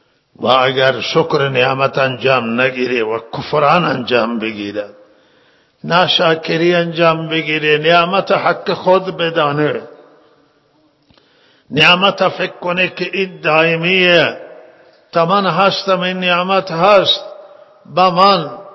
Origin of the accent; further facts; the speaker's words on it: Zahedan, Sistan and Baluchestan, Iran; خیلی ثروتمند ما در شهر خودمون زایدان دیدیم